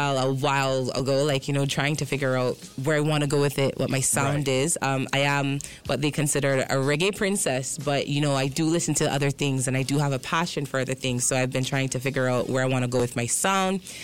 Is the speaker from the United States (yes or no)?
no; Cayman Islands; I grew up here in Cayman.